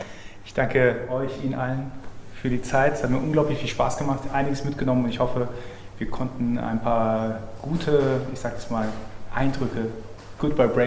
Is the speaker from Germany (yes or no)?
no; Iran; Ich bin aus dem Iran